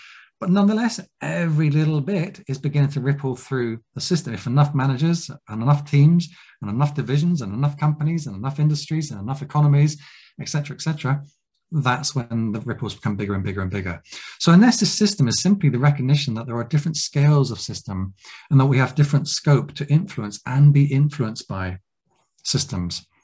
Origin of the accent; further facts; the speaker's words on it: South West England, United Kingdom; I'm from Cornwall and I'm from the UK, so my communities tend to be more in that way.